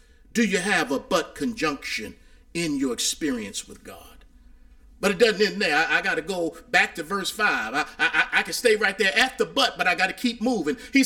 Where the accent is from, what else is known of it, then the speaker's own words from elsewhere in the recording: Baltimore, Maryland, United States; I learned about conjunctions growing up in Baltimore watching cartoons.